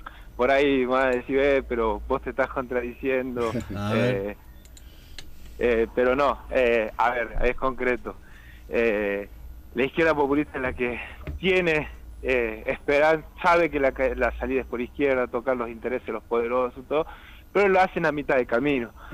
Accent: Salta, Argentina; soy veterinario, soy de acá de Salta, bueno, trabajo acá

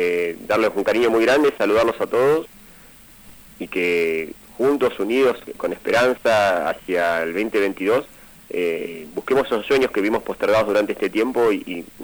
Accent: Zapala, Neuquén, Argentina; nací y me crié en Zapala, donde nació el Movimiento Popular Neuquino

